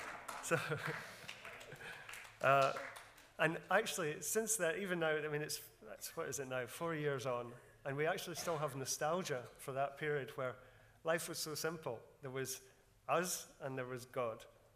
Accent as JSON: {"language": "English", "region": "Scotland", "country": "United Kingdom", "said": "because I'm a Scotsman"}